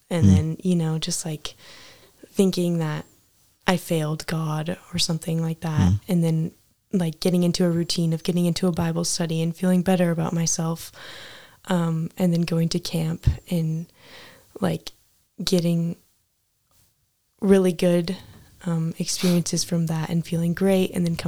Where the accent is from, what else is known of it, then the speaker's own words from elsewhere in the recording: Lynden, Washington, United States; Yeah, I was born and raised in Linden.